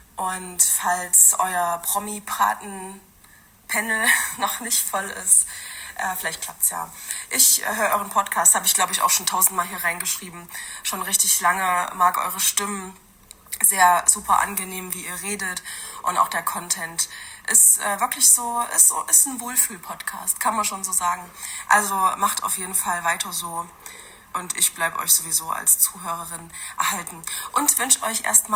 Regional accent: Erfurt, Thuringia, Germany; ich komme aus Erfurt

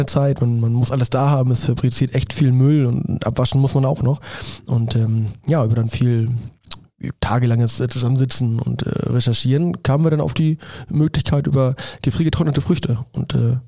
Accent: North Germany, Germany; betüdeln, sagt man bei uns im Norden.

